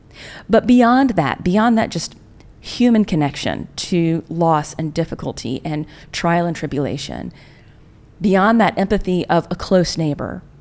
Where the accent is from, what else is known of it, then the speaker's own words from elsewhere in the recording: Chattanooga, Tennessee, United States; I am from Appalachia. I'm from Chattanooga, Tennessee, which, although it is a city in Appalachia